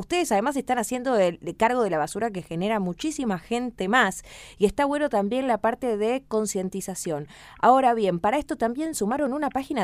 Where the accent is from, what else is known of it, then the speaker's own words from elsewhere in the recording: Buenos Aires, Argentina; yo también soy de Buenos Aires